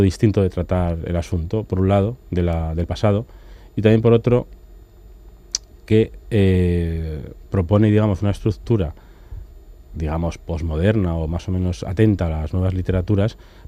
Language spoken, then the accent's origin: Spanish; Spain; trato como escritor español de ser español en lo bueno y no serlo en lo malo